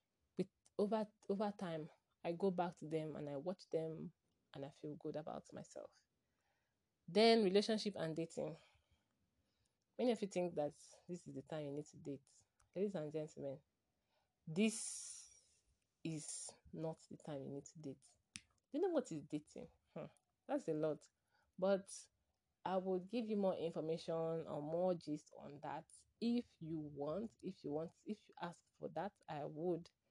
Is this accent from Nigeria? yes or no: yes; Port Harcourt, Rivers, Nigeria; where I grew up in Port Harcourt, River State, Nigeria.